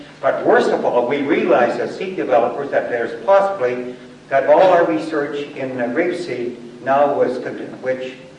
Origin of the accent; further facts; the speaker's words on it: Western Canada, Canada; I come from Western Canada in the heart of the grain growing area.